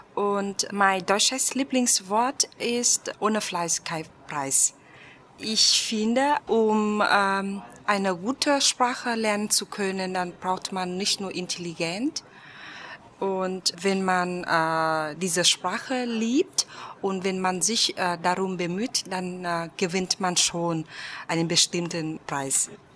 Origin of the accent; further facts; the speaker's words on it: Vietnam; German is a second language; Ich komme aus Vietnam und ich bin 1985 geboren.